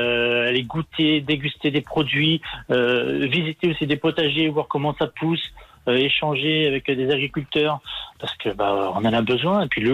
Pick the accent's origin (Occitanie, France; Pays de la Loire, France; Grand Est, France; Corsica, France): Pays de la Loire, France; Moi, je suis originaire de la campagne de la Sarthe, donc rien à voir avec la Champagne.